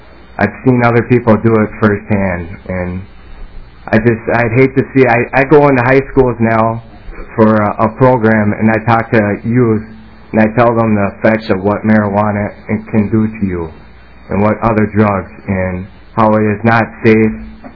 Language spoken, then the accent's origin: English; Burnsville, Minnesota, United States; Chairman, committee … I grew up in Burnsville, and growing up, my parents smoked pot